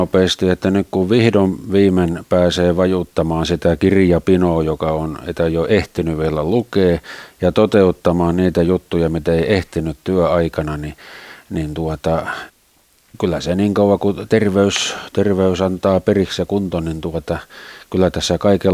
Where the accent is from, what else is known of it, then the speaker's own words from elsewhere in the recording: Tampere, Pirkanmaa, Finland; mun kotikaupungissani Tampereella